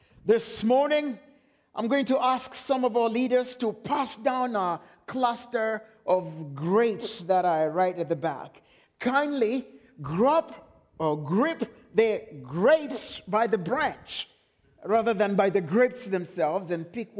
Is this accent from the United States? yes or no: no; Kenya; growing up in Kenya gave me a first-hand experience of gardening. My grandfather owned a big chunk of land that my family still lives on.